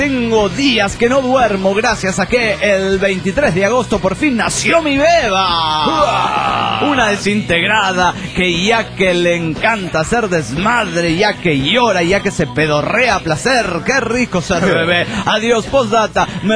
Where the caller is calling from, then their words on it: Cuernavaca, Morelos, Mexico; Hola, ¿cómo están? … de Cuernavaca, Morelos, México.